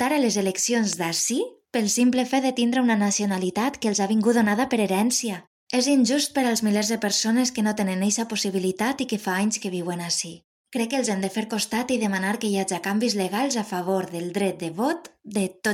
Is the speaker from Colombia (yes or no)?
yes; Colombia; now in Spain; Soc colombiana, però pel fet de ser descendent d'emigrants que se'n van anar cap a Amèrica, tinc també la nacionalitat espanyola, cosa que m'ha permès durant molts anys exercir el meu vot ací des de Colòmbia, sense ni tan sols haver xafat el territori abans. Ara ja fa més de 10 anys que visc a València